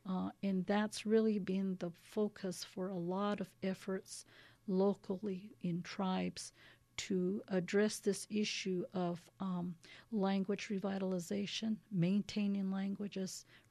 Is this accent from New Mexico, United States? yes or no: yes; Acoma Pueblo, New Mexico, United States; And I'm from Acoma Pueblo, one of the 19 Pueblos here in New Mexico.